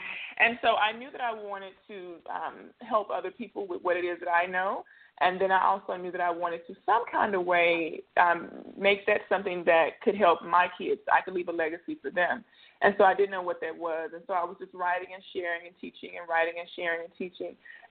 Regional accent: Louisiana, United States; And I always knew when I was younger, a little small girl growing up in Louisiana, I knew that I wanted to own a business.

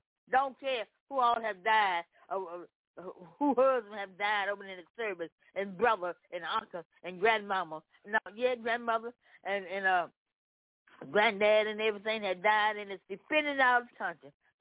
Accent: Memphis, Tennessee, United States; And I think about all these shooting up in Memphis, Tennessee. I'm coming from Memphis, Tennessee.

